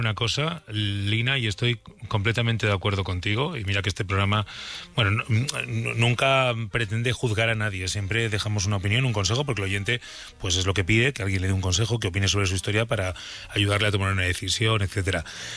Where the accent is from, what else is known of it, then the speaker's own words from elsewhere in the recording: Burgos, Castile and León, Spain; Yo de Burgos.